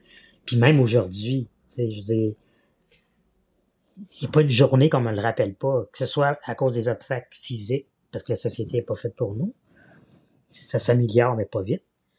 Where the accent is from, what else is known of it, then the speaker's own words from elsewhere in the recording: L'Île-Perrot, Quebec, Canada; C'était l'île Perrot. Donc, passé Saint-Anne-de-Bellevue, tous ceux qui connaissent la région.